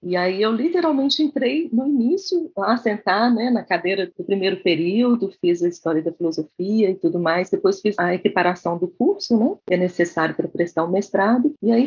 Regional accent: Minas Gerais, Brazil; Eu sou mineira, nós somos da terra de Guimarães Rosa, né?

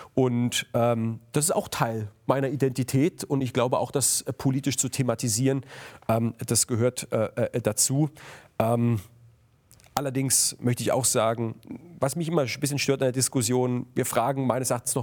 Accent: Heidelberg, Baden-Württemberg, Germany; Aber ich bin in Heidelberg geboren, ich bin hier groß geworden, das ist meine Heimat.

